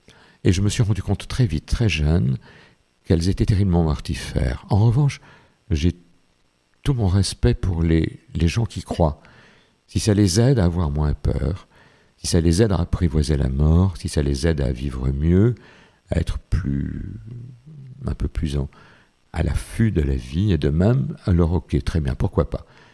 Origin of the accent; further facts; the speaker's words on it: France; Alors qu'un autre de mes grands-pères planquait des juifs et s'est fait fusiller en Tchécoslovaquie. Je crois que je suis un vrai Français de ce point de vue.